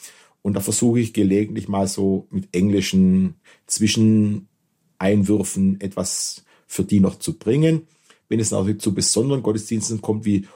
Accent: Stuttgart, Baden-Württemberg, Germany; Als Stuttgarter und als Stuttgarter geboren, auf jeden Fall.

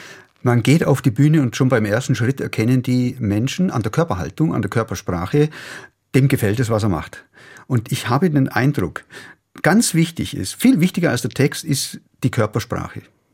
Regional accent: Krumbach, Bavaria, Germany; accent: Bavarian-Swabian; also born or lived in Günzburg / Freiburg; Also ich bin geboren in Günzburg, da wo meine Großeltern eben waren. Und dann Krumbach, das ist also ein bisschen weiter westlich so. Und das ist die Grundfärbung. Das ist dieses schwäbische, bayerisch-schwäbische Element. Und dann bin ich aber nach Freiburg gezogen schon.

